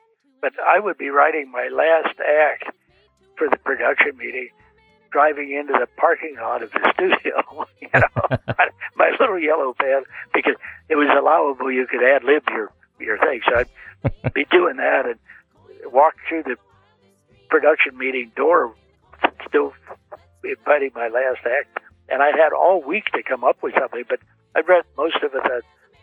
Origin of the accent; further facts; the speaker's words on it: Pasadena, California, United States; now in Santa Barbara, United States; I was born in the Far East, which, wait a minute, and I'd say Pasadena, which is true.